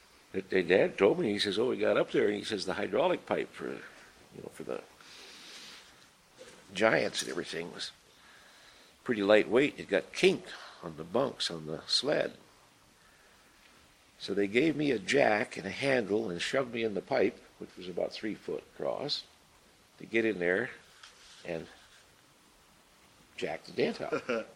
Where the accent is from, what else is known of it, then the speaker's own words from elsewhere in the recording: Fairbanks, Alaska, United States; born there; Oh, yeah, I was born in St. Joseph's Hospital, the old place.